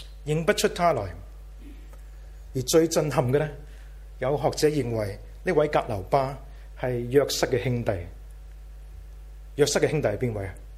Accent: Guangdong, China; accent: Cantonese; 我们广东话说，你还好意思问的

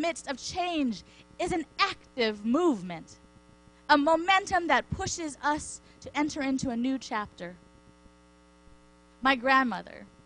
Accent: Hawaii, United States; Growing up in Hawaii, most people's idea of Sunday best were aloha shirts, shorts, and a nice pair of slippers.

